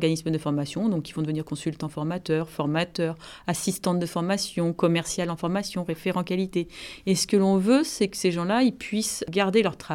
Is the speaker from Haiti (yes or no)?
no; Evry, Île-de-France, France; venant de villes où il y a de nombreuses cités et quartiers prioritaires de la ville, je suis originaire d'Évry, dans l'Essonne.